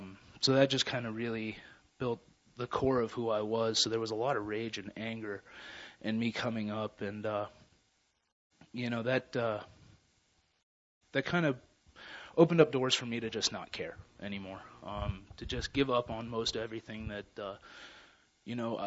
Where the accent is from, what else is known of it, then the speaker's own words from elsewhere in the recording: Denver, Colorado, United States; I'm from Denver, Colorado. I'm 28 years old.